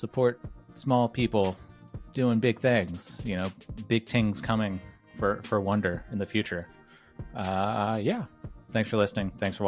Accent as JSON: {"language": "English", "region": "Alabama", "country": "United States", "tie": "born or raised there", "said": "So I grew up in Alabama and basements aren't a thing here."}